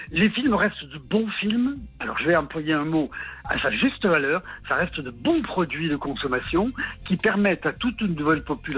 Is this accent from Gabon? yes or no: no; Aubagne, Provence-Alpes-Côte d'Azur, France; quand ils sont venus tourner chez nous, chez moi, à Aubagne, justement